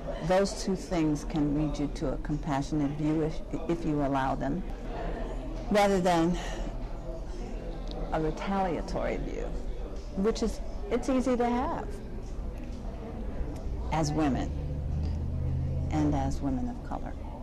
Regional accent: Washington, District of Columbia, United States; Because I grew up in Washington, D.C., actually, and what I saw was Capitol Hill and where I lived in Southeast D.C., two different worlds.

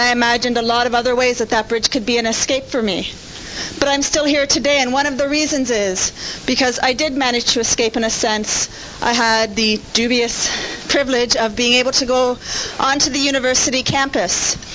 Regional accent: Guelph, Ontario, Canada; Because I grew up in Guelph

